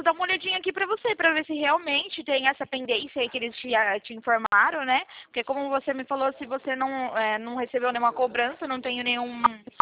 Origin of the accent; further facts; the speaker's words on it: Sorocaba, São Paulo, Brazil; Eu sou aqui do estado de São Paulo, da cidade de Sorocaba.